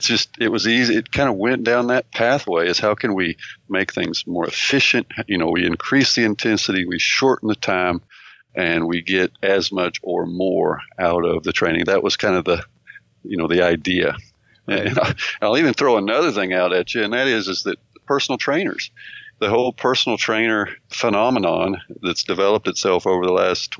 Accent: Texas, United States; also born or lived in Berkeley, United States / Arkansas, United States; No, I'm American, so born in Berkeley, California, but grew up in Arkansas and Texas, down south.

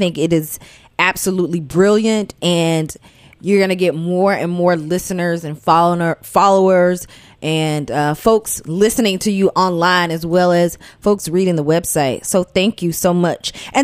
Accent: Athens, Georgia, United States; because so many folks in my hometown in Athens, shout out, they're always like, what exactly do you do?

